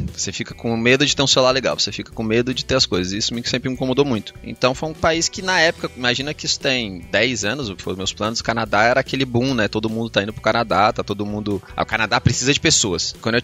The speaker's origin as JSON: {"language": "Portuguese", "town": "Brasília", "region": "Federal District", "country": "Brazil", "tie": "born or raised there", "also_born_or_lived": "Goianésia", "said": "eu tenho 31 anos agora, eu sou de Brasília. Eu morei minha infância inteira e adolescência em Brasília, depois eu tive a oportunidade de fazer faculdade no interior de Goiás, em Goianésia"}